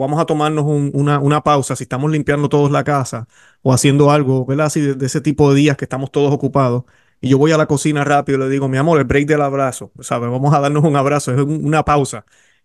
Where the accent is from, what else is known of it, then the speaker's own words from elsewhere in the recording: Puerto Rico; yo que soy de Puerto Rico